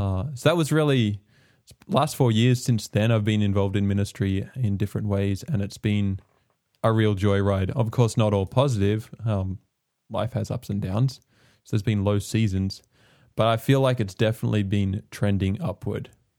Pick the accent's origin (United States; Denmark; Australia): Australia; also born or lived in New Zealand; I was born in Australia and raised in the church, so in a similar background in that sense. But I did spend 4 years in New Zealand growing up.